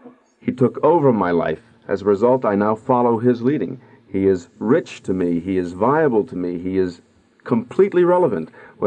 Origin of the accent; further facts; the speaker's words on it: Washington, District of Columbia, United States; I was taught as a child growing up in Washington, D.C., in the shadow of the United States Capitol building, as a matter of fact.